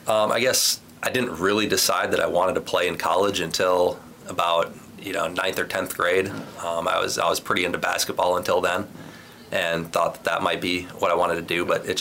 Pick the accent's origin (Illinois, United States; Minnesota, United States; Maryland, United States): Minnesota, United States; Randolph; Yeah, 500's being generous, to be honest with you. I just grew up